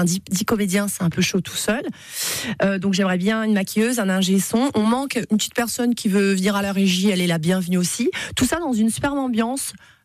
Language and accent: French; Paris, Île-de-France, France; Alors, moi, à la base, je viens de Paris, donc je suis installée ici depuis un an.